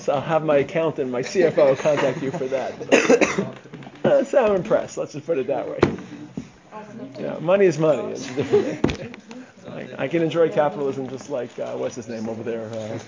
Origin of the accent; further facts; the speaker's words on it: Brooklyn, New York, United States; I grew up in Brooklyn. Nothing they could say to me is going to be worse than what I heard in the New York subways in the 70s.